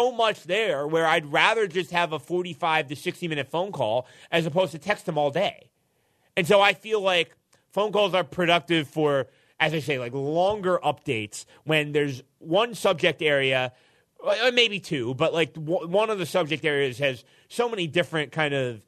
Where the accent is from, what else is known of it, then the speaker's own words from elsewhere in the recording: Cherry Hill, New Jersey, United States; it's about 5 minutes from our home in Cherry Hill, New Jersey, my hometown.